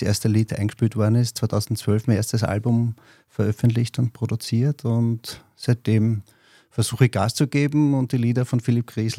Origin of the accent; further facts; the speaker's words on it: Vienna, Austria; Genau, ich bin in der Nordrandsiedlung, gar nicht weit weg von da, von Korneuburg aufgewachsen.